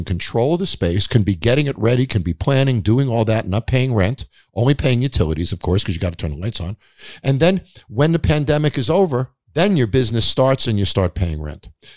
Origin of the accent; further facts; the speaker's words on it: New York, United States; I grew up on Long Island. We used to take boats over to Connecticut from Long Island